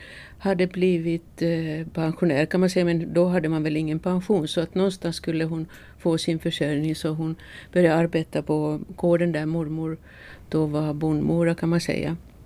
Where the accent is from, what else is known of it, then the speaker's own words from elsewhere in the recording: Finland; born there; Jag är född i Finland mitt i Leråken.